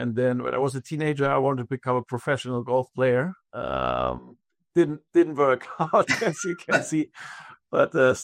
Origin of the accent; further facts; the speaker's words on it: Germany; I'm from Germany.